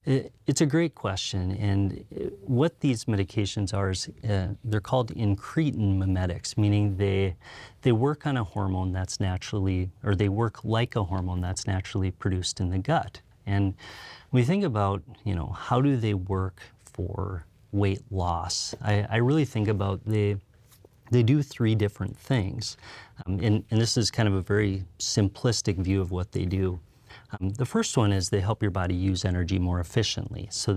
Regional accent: Wahpeton, North Dakota, United States; also born or lived in Lidgerwood; I spent my early years in Lidgerwood, North Dakota, to call Wahpeton my hometown. Graduated from high school there

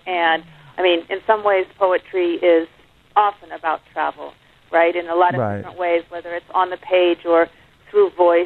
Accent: Charleston, West Virginia, United States; And also there's some of Charleston, West Virginia, my hometown in there.

